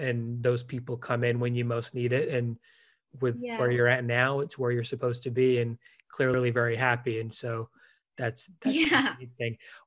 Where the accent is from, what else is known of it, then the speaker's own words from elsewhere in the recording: United Kingdom; I could say it. I'm British.